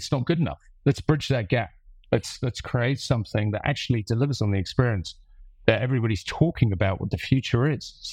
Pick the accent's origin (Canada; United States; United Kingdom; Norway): United Kingdom; England; now in Australia; So originally I was English, but I came out 20 or so years ago. And now I've picked up a bit of a twang.